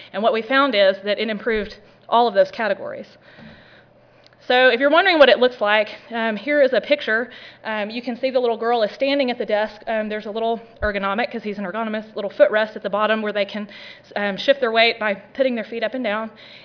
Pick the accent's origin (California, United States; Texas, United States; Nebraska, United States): Texas, United States; I'm from Texas. We have mandatory minutes that kids have to be physically active every school week.